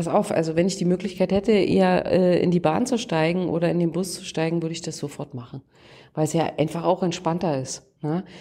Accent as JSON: {"language": "German", "region": "Lusatia", "country": "Germany", "said": "Ich komme aus der Lausitz, ich weiß, wovon wir sprechen."}